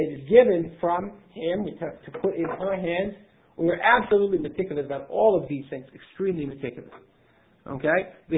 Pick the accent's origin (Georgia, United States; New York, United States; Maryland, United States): Maryland, United States; Silver Spring; I grew up in Silver Spring, Maryland, and the rabbi of our high school was the rabbi of the shul, Rabbi Einemer